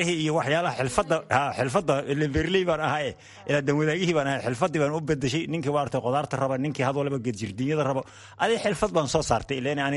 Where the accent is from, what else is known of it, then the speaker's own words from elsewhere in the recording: Kelafo, Somali Region, Ethiopia; Qalaafe ayaan ka imid birimadii hore, lug baanan aga imid